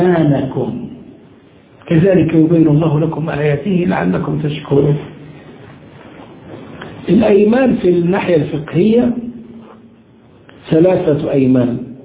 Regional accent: Upper Egypt, Egypt; عندنا في الصعيد تجار البهائم

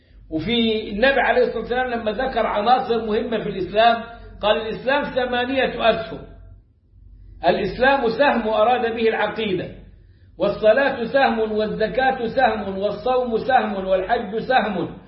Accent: Upper Egypt, Egypt

